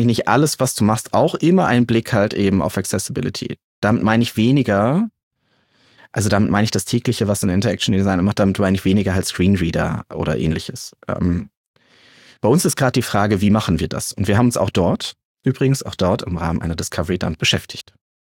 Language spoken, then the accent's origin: German; Hamburg, Germany; ich komme aus Hamburg. Ich habe eine nahe Verbindung zu St. Pauli